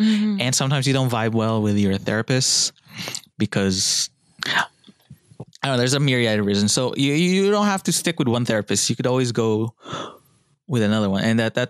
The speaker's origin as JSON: {"language": "English", "country": "Philippines", "said": "But basically, you know, I am Filipino and a lot of Filipino parents like abuse their kid"}